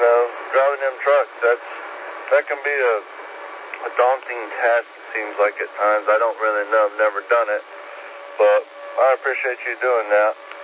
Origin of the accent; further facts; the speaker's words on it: Zirconia, North Carolina, United States; And that's kind of how I grew up in the Zirconia area.